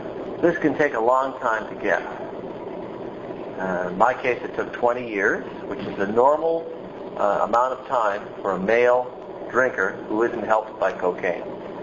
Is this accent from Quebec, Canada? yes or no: no; New Brunswick, Canada; I'm just back from a trip to my parents' home in Fredericton, New Brunswick. I'm an Irish Catholic Maritimer by birth and vocation and whatever.